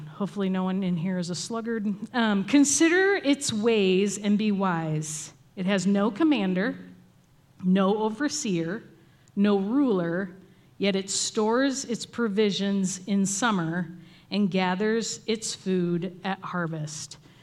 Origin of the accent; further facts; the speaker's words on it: Chicago, Illinois, United States; I had to go back to my home state, Chicago, Illinois is the state, and then all the way to Washington.